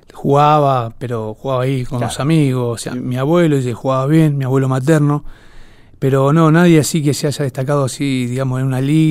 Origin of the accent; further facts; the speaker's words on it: Isla Maciel, Buenos Aires Province, Argentina; also born or lived in Las Toscas; Sí, yo nací en Las Toscas, provincia de Santa Fe, más lindero hacia el Chaco. Al año y medio de vida mío, mis padres vinieron a Buenos Aires, precisamente a la Isla Maciel, en busca de un futuro mejor. Y bueno, fui creciendo ahí.